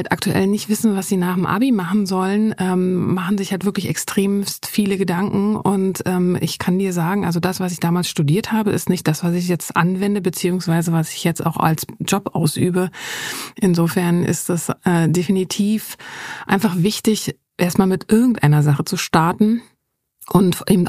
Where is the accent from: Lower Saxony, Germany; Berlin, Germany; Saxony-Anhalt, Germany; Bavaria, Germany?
Berlin, Germany; East Berlin; als ich nämlich 16 war, ist hier gerade in Berlin die Mauer gefallen. Mhm. Und ich komme ja aus Ost-Berlin.